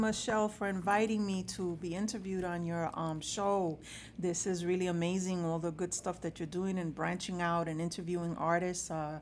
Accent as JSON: {"language": "English", "town": "New York City", "region": "New York", "country": "United States", "tie": "born or raised there", "said": "I was born and raised in El Barrio. I grew up on 117"}